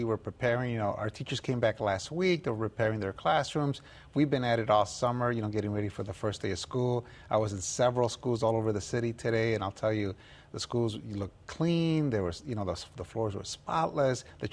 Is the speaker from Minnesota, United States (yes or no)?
no; Chicago, Illinois, United States; I'm an optimist. I'm a Chicago kid. You know, I grew up in Chicago. I know the politics.